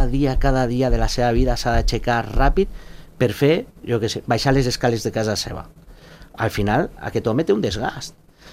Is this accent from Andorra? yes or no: yes; Andorra; som d'Andorra, és que ho fem aquí